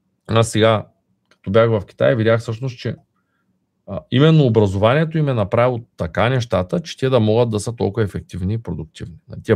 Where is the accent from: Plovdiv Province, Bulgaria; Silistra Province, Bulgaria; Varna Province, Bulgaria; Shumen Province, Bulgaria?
Shumen Province, Bulgaria; Shumen; born there; аз съм роден в Шумен. Нали, къв е шанса някой да направи нещо в Шумен? Нали, аз живея тук, не съм в София, не съм в Лондон